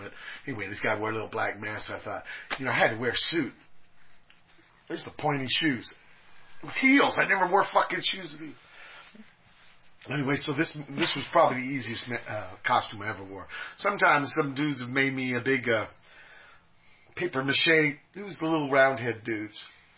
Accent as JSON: {"language": "English", "region": "Virginia", "country": "United States", "said": "You know, I came from Virginia."}